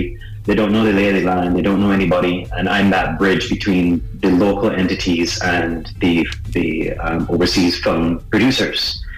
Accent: Barbados; So I'm Bajan. I'm actually half Trini, but mm-hmm. I was born in Barbados.

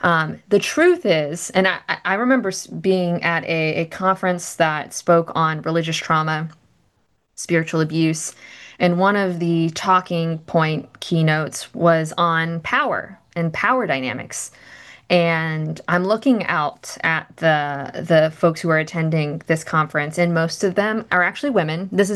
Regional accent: United States; as a Filipino American woman, am going and looking for contemplative resources, or spiritual formation resources

